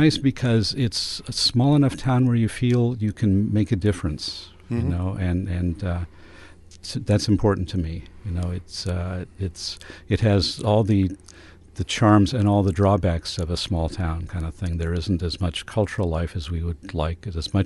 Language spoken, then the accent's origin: English; Sacramento, California, United States; also born or lived in Pasadena; I was born in Pasadena, Southern California. Spent most of my life in Northern California in the Sacramento area, Central Sacramento Valley kind of thing.